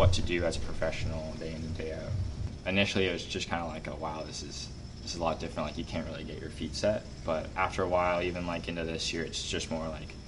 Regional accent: Canada; Growing up in Canada, we are known as very nice people.

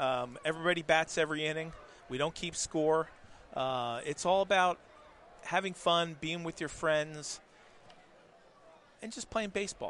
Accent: New Jersey, United States; I grew up in New Jersey, but I cannot stand the Yankees.

